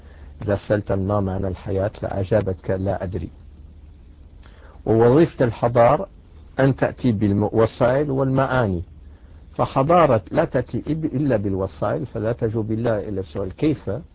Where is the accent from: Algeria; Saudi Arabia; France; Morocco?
France; Arabic is a second language; تربيت معتمد على النصرانية وتربيت في فرنسا.